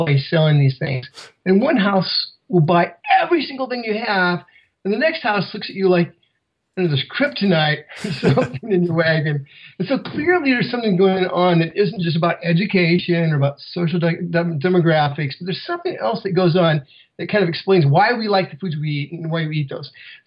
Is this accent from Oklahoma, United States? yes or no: no; Iowa, United States; I grew up in Iowa and, I grew up kind of selling vegetables door to door and things like this.